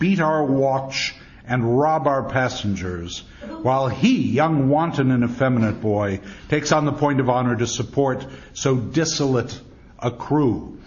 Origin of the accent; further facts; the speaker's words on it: Wisconsin, United States; I grew up in Wisconsin, in the Midwest, with many Polish neighborhoods.